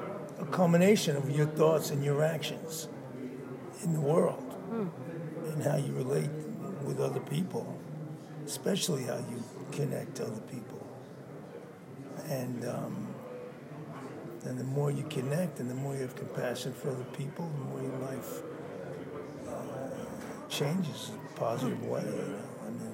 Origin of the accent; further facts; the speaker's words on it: Bronx, New York, United States; It was like, you know, growing up in the Bronx in New York, and as a young boy, it was like hardcore